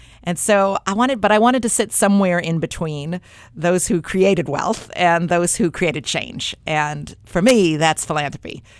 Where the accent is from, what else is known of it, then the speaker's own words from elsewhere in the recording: Beaverton, Oregon, United States; I grew up in Beaverton in the 60s and 70s. It was not what it is today. It was pretty rural. We raised chickens in the backyard.